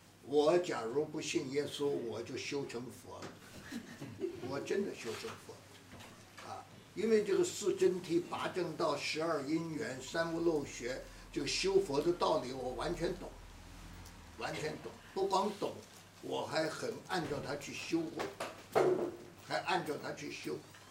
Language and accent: Chinese; China; 这个神，我们中国人都知道这个事儿，是大。